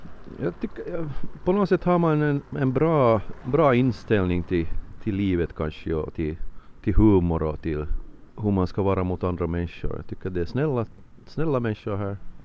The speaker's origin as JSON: {"language": "Swedish", "town": "Karis", "region": "Uusimaa", "country": "Finland", "tie": "born or raised there", "said": "Karis är nog min hemstad. Här har jag nog varit nästan hela livet. Jag är född i Puhu, men sen har jag nog varit Karisbo hela livet, kan man nog säga."}